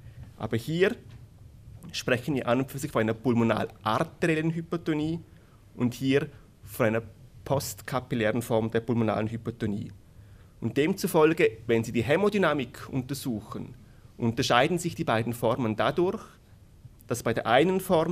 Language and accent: German; Bern, Switzerland; ich komme aus der Schweiz, aus Bern.